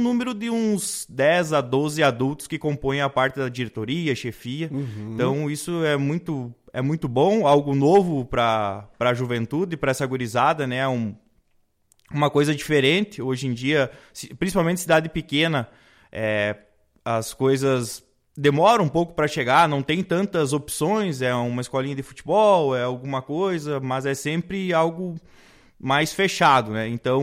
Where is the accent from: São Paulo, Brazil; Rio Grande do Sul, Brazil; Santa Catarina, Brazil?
Rio Grande do Sul, Brazil; Ibiraiaras; acabei trazendo isso de volta para Ibiraiaras, minha cidade natal